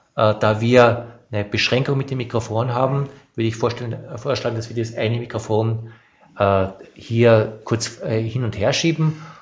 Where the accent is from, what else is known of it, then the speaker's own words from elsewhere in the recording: Austria; now in Frankfurt, Germany; du bist Holländer, ich bin Österreicher, du bist Berliner. wir leben hier in Frankfurt